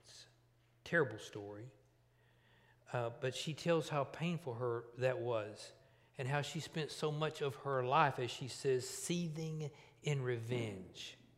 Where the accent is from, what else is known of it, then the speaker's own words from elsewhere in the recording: Altus, Oklahoma, United States; Now, I grew up in Altus, Oklahoma. It's approximately 10 miles from the mighty Red River into, that's the boundary, the border into that foreign land called Texas.